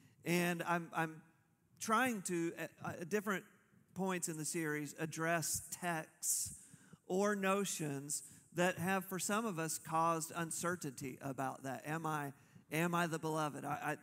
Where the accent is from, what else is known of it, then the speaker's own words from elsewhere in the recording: Tulsa, Oklahoma, United States; I grew up in Tulsa, Oklahoma, and my dad was a pastor.